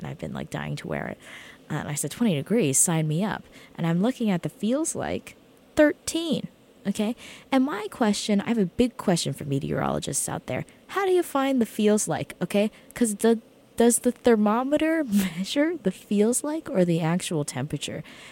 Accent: New Jersey, United States; Like, I'm from New Jersey. Like, this is a very seasonal place.

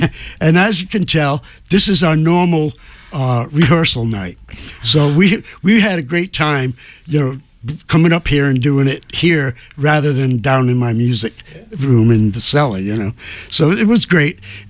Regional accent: Rhode Island, United States; now in Connecticut, United States; born and raised in Rhode Island, but I got misplaced and displaced to Connecticut because lower taxes and a lot more fun.

